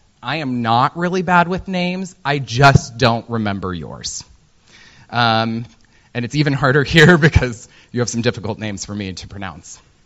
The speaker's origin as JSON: {"language": "English", "region": "Midwest", "country": "United States", "tie": "born or raised there", "said": "that's kind of what I grew up on in the Midwest"}